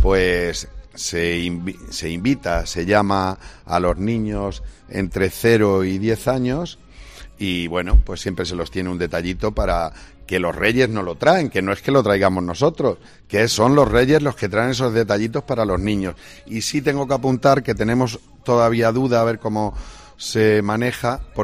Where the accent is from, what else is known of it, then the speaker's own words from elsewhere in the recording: Pepino, Castilla-La Mancha, Spain; No es porque sea Pepino, no es porque sea mi pueblo, que le quiero y lo adoro